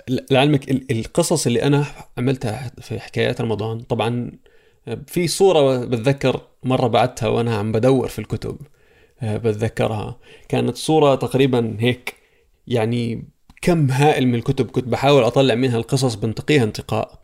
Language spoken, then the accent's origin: Arabic; Abu Dhabi, United Arab Emirates; أنا فلسطيني، عمري 29 سنة، مولد الإمارات في أبوظبي، وعشت حياتي تقريبا كلياتها هناك